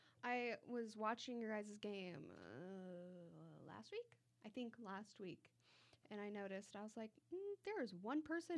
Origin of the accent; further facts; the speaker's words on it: Lincoln, Nebraska, United States; now in St. Charles, United States; because Lincoln, which is my hometown, is laid out like a grid system.